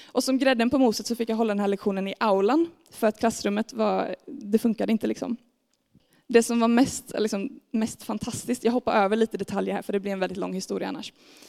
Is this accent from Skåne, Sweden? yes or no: yes; Staffanstorp, Skåne, Sweden; Jag kommer från en kristen familj. Jag hade förmånen att växa upp med två föräldrar som brinner för Jesus. De flyttade faktiskt från Forshaga till Staffanstorp där jag är uppvuxen för att starta upp en kyrka.